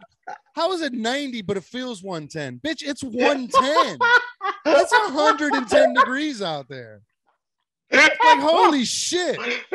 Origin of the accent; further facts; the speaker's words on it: New Jersey, United States; I'm from Jersey originally.